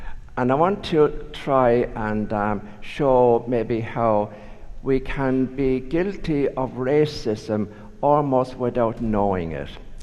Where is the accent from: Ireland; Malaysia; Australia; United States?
Ireland; when I was growing up in Ireland, I firmly believed, as did everybody else